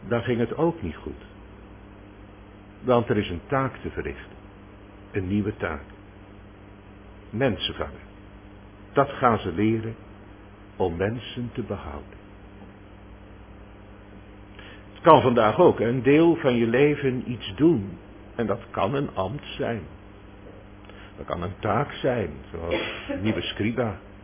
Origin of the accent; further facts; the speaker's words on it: Katwijk, South Holland, Netherlands; Ik moest denken aan mijn jeugd in Katwijk.